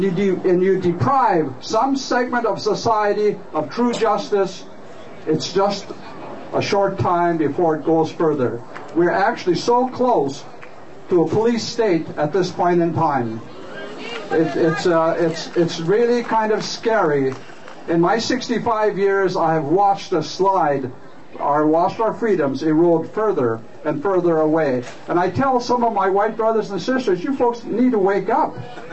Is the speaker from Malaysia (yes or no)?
no; India; We can be different. I love being an Indian.